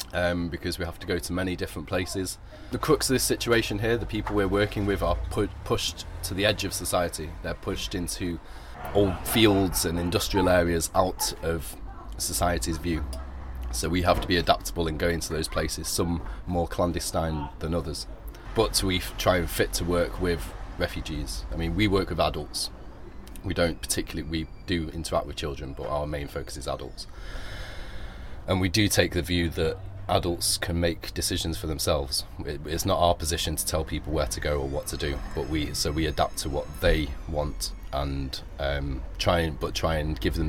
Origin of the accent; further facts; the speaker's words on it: United Kingdom; because it was a civic decision for me as a British citizen to come and see what was happening